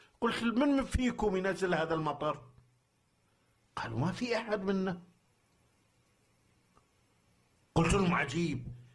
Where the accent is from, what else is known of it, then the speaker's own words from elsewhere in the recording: Kuwait; قلت لهم أنا من الكويت، والكويت في أرض مكة يرحمك الله